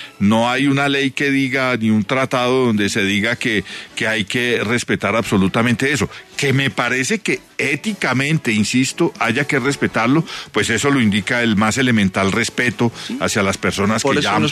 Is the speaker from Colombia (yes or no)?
yes; Colombia; respeto la ley de mi país, me siento muy colombiano